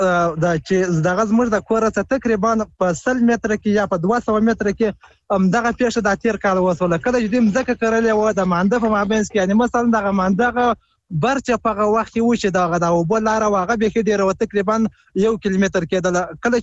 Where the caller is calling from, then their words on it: Helmand, Afghanistan; که موږ وګورو دلته په هلمند کې